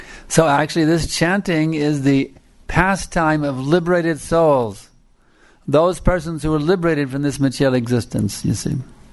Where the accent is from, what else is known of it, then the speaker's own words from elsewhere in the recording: United States; See, we had songs like this when we grew up with in America.